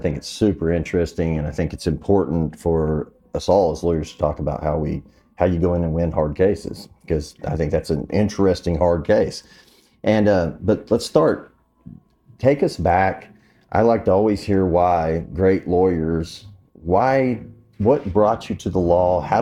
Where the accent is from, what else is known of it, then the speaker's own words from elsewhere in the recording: Oklahoma, United States; I'm a trial lawyer from Oklahoma.